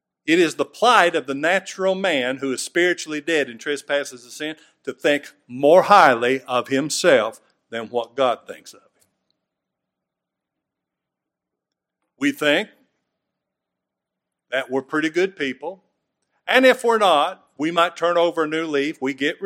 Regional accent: United States; born there; It's not because I was born in America.

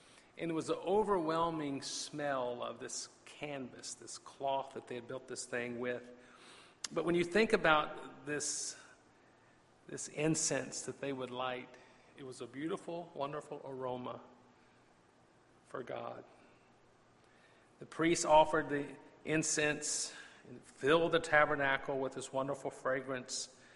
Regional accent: Virginia, United States; y'all know I'm a Virginian. I'm a guy from the Old Dominion, born and raised.

